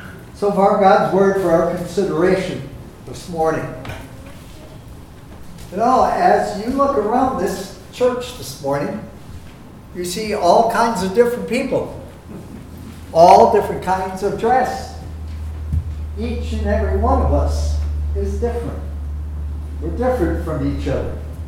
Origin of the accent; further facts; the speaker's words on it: Duluth, Minnesota, United States; When I grew up in Duluth, there were two houses right next to the door.